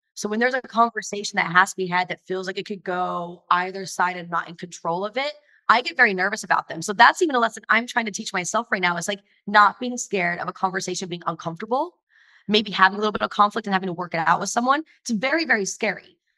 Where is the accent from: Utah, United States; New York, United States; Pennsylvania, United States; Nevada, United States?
Utah, United States; But I grew up in Utah.